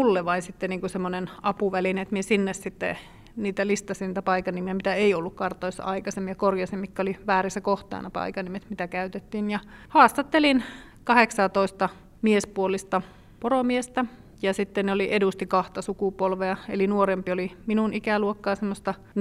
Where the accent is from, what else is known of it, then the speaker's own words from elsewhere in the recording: Rovaniemi, Lapland, Finland; also born or lived in Lemmenjoki; No me asuttiin silloin ihan pienenä, kun me asuttiin Lemmenjoella. Sitten me muutin äitin kanssa Rovaniemelle, kun se alkoi töihin.